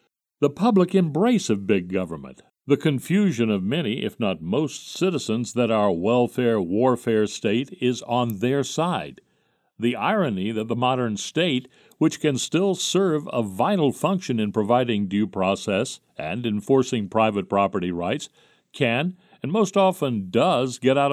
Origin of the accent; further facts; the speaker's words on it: Jersey City, New Jersey, United States; in 1930 when I was growing up in Jersey City